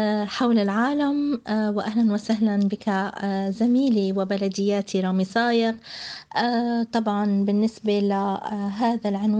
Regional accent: Palestine; ولنرفع صوتنا أيضا كفلسطينيين ونعاني من هذه الازدواجية

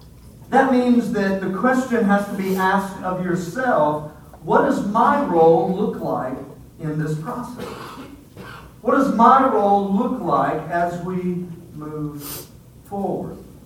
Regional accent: Georgia, United States; many of you know that I am from the great state of Georgia. Everybody say amen, right?

